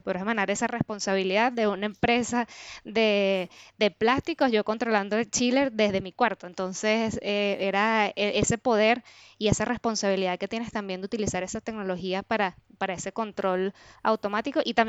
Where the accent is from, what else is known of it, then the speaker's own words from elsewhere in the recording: Venezuela; soy ingeniero electrónico y vengo de Venezuela.